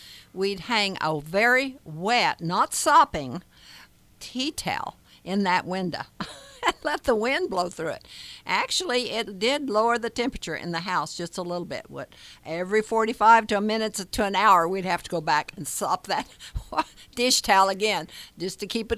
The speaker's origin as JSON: {"language": "English", "region": "Oklahoma", "country": "United States", "said": "Everybody told us, because we're from Oklahoma, take that heat and go home."}